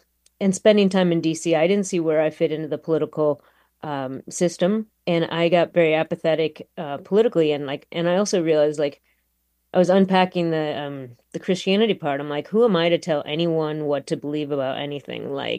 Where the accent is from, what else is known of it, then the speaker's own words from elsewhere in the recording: Chicago, Illinois, United States; I was, born and raised in Chicago, and to a Pakistani father who grew up Muslim, born in India, migrated. My mother from Lima, Peru, grew up Catholic. They came to America.